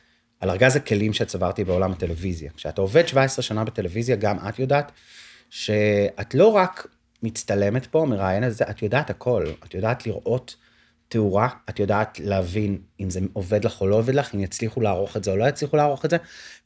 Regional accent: Tirat Carmel, Haifa District, Israel; אני גדלתי בטירת הכרמל, פריפריה, קטנה וחמודה ליד חיפה

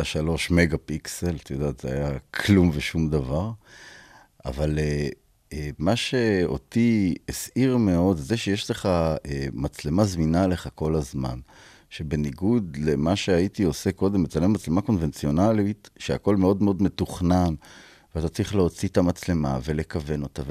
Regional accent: Kiryat Ono, Tel Aviv District, Israel; אני בתור ילד, אני נולדתי במקור בקריית אונו.

